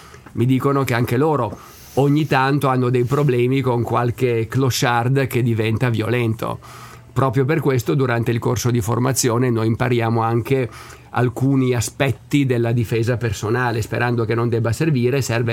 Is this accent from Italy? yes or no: yes; Albisola, Liguria, Italy; quando ero bambino, ero ad Albisola, in provincia di Savona. a quei tempi, anni 70, dietro la casa mia c'erano i boschi.